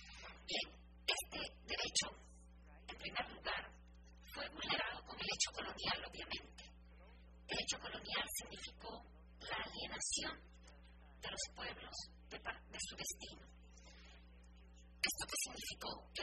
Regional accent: Peru; soy también abogada peruana

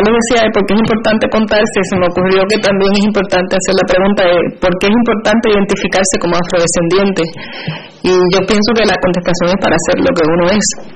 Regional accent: Puerto Rico; a estas tierras, en el caso de Puerto Rico

